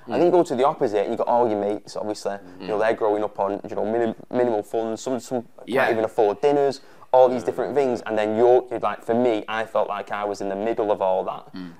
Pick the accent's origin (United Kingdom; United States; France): United Kingdom; Manchester, North West England; obviously me growing up in North Manchester, you think of South Manchester and you think, wow, it's ages away.